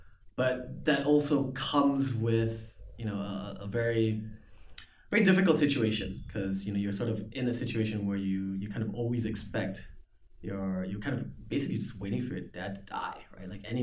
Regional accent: Singapore; Yeah, growing up in Singapore is great.

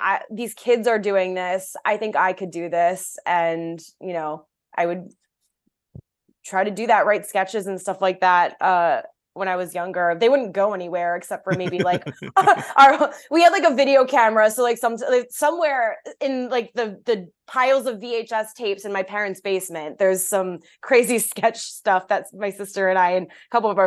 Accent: Maryland, United States; I grew up in Howard County, Maryland.

